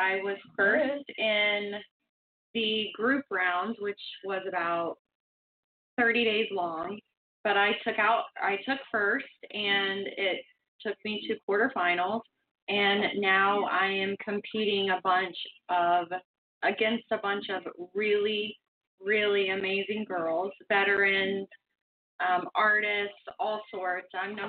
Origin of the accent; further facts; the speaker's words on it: Ohio, United States; I say cosplay. I'm from Southern Ohio. I'm country.